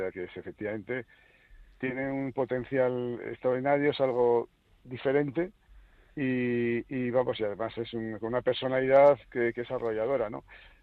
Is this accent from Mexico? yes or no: no; Spain; como digo, españoles y como entrenador y seleccionador que soy en este momento.